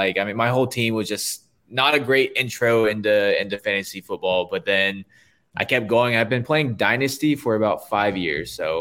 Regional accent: Alabama, United States; now in Atlanta, United States; You know, I grew up in Alabama. We don't have anyone really, like, you know, you can be a Titans fan, you can be a Falcons fan. I actually live in Atlanta now

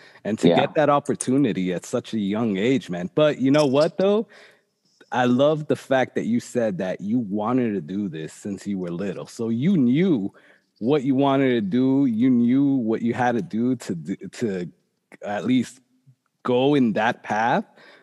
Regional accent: Boston, Massachusetts, United States; I actually, obviously I'm here in South Florida now, but I'm from Boston, Massachusetts.

